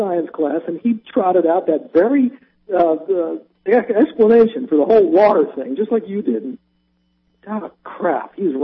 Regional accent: Baltimore, Maryland, United States; also born or lived in Colorado; I grew up in Baltimore, and then I spent the majority of my life in Colorado.

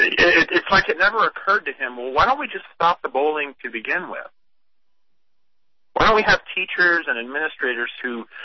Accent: Ohio, United States; also born or lived in Washington, D.C.; Well, I'm from Ohio originally.

